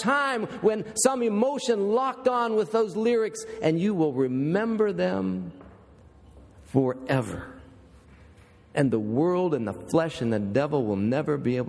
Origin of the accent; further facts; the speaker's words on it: Warren, Ohio, United States; it takes me back to the little Baptist church that I grew up in Warren, Ohio, a little dinky church.